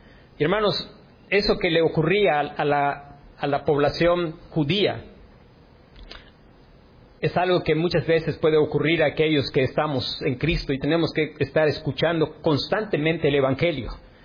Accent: Yucatán, Mexico; a los yucatecos sentir que quizás somos los mejores mexicanos

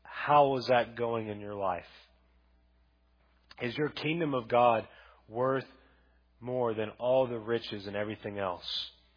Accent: Texas, United States; I mean, I was born in Texas, raised in, you've seen the bumper sticker. I got here. I haven't left.

